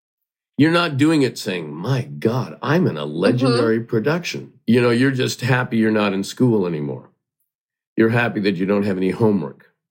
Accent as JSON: {"language": "English", "town": "Hamilton", "region": "Ontario", "country": "Canada", "tie": "born or raised there", "said": "I grew up in Hamilton, Ontario, Canada, and I only watched American television. I didn't watch any Canadian. We got all our stations through Buffalo."}